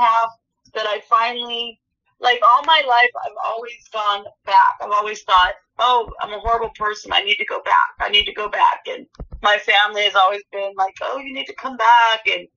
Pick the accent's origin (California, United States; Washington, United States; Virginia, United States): California, United States; San Jose; I was raised in San Jose, and we took a field trip to San Francisco Museum